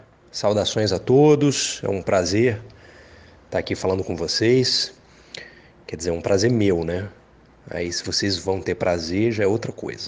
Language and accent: Portuguese; Natal, Rio Grande do Norte, Brazil; also born or lived in Rio de Janeiro; Eu sou de Natal, no Rio Grande do Norte. E depois eu fui fazer vestibular no Rio de Janeiro, na Unirio, para direção teatral.